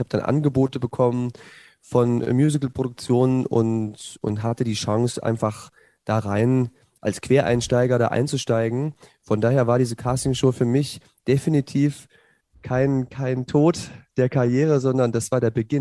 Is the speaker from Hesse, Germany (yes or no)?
no; Zwickau, Saxony, Germany; in Zwickau in Sachsen, wo ich aufgewachsen bin.